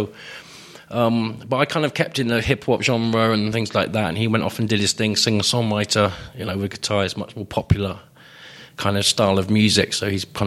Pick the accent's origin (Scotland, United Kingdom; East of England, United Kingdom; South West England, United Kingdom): South West England, United Kingdom; Bristol; Where I was from Bristol, I had this kind of trip-hop, hip-hop kind of influence, multi-fusion of reggae, hip-hop and urban kind of music.